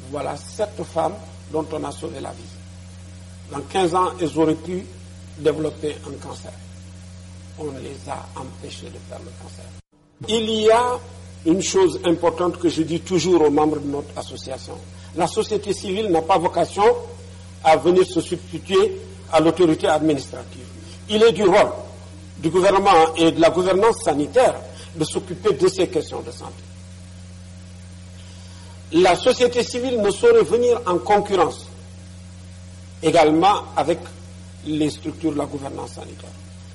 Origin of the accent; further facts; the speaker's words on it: Tambacounda, Senegal; Nous sommes allés à Tambacounda, ma ville natale.